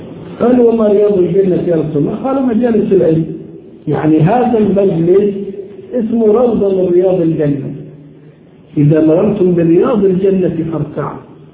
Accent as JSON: {"language": "Arabic", "country": "Egypt", "moved": "as an adult", "lives_now": "Turkey", "said": "لأننا من حوالي 35 سنة مسافر برا مصر، من سنة 90 لغاية الآن مسافر."}